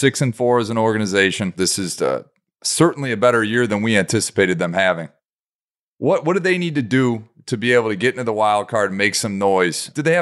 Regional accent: Detroit, Michigan, United States; they're going into a game against my hometown Red Hot Lions.

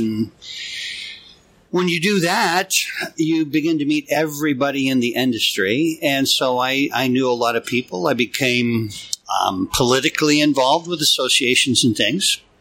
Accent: Baker, United States; now in California, United States; Went to work back in Baker at my hometown newspaper.

